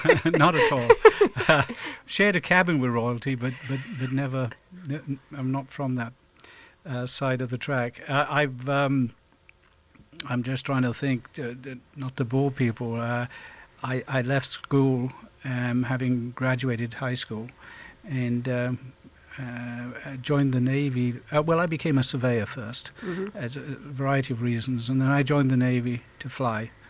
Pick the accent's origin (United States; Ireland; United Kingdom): United Kingdom; Rhondda, Wales; born there; I was born in the Rhondda Valley in South Wales